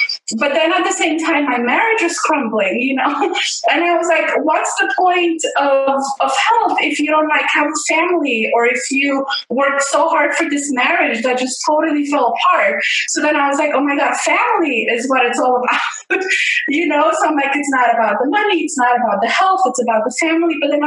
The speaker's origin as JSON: {"language": "English", "country": "Romania", "tie": "born or raised there", "moved": "yes", "said": "we grew up in Romania and, you know, like you have to stand in line for food."}